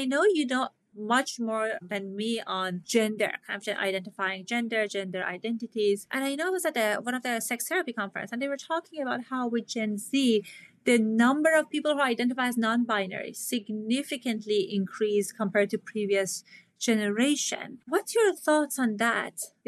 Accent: Iran; and you know that I grew up in Iran

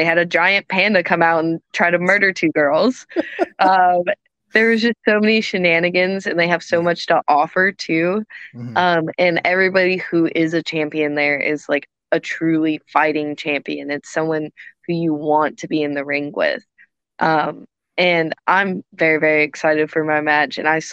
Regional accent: United States; Look, I'm American.

